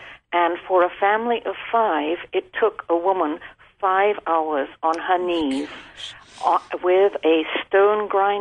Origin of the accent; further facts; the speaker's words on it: England, United Kingdom; When I was growing up in England in the 1950s